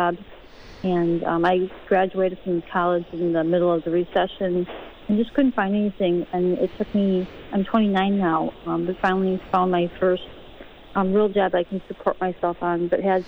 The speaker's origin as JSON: {"language": "English", "town": "Milwaukee", "region": "Wisconsin", "country": "United States", "tie": "born or raised there", "lives_now": "Green Bay, United States", "said": "how I grew up in Milwaukee and recently moved from there to the Green Bay area for a new job"}